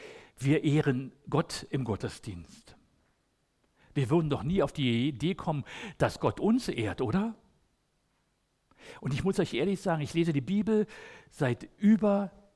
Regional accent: Berlin, Germany; accent: Berliner Schnauze; so ein vorlautes Mundwerk habe als Berliner, so Berliner Schnauze

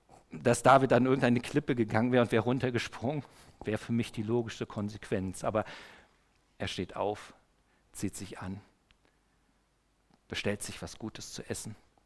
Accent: East Germany, Germany; Ich komme ja aus der DDR, aus dem Sozialismus

